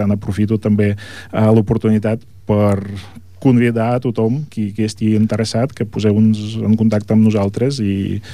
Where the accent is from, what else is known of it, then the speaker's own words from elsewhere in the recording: Ukraine; Catalan is a second language; moved away as an adult; now in Spain; vaig néixer a Ucraïna, vaig viure allà 30 anys, vaig fer la carrera de matemàtiques allà a la universitat